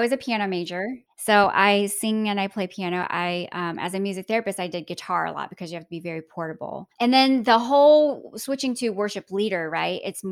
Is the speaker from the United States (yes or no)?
yes; Atlanta, Georgia, United States; the Southeast area, which is where I grew up. I grew up in Atlanta.